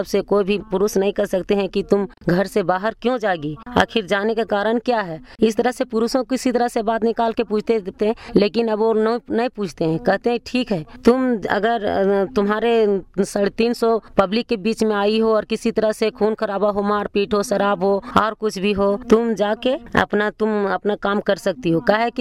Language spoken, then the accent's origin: Hindi; Ichak, Jharkhand, India; मैं सिलाईचक पंचायत से हूँ, और मेरा इचाक पंचायत का हूँ, और मेरा गांव इचाके है और थाना सिमरिया है, जिला चतरा है।